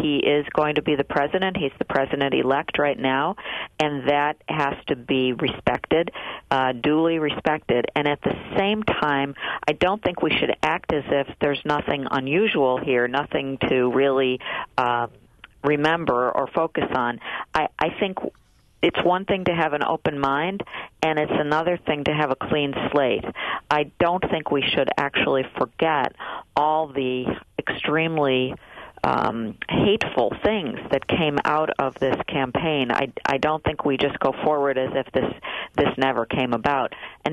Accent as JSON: {"language": "English", "town": "Lackawanna", "region": "New York", "country": "United States", "tie": "born or raised there", "said": "I'm from Buffalo. I grew up in a town called Lackawanna"}